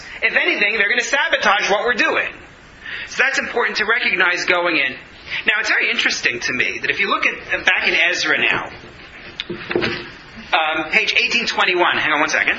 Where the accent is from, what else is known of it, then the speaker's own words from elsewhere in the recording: New York City, New York, United States; now in Canada; I'm a New Yorker. I'm polite by nature.